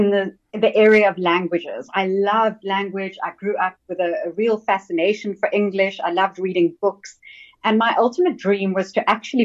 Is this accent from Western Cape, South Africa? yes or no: yes; Cape Town, Western Cape, South Africa; I grew up in Cape Town, born and bred. I've literally lived here my entire life. I won't tell you how many years because that would be giving things away. But I'm a very, very proud Cape Townian.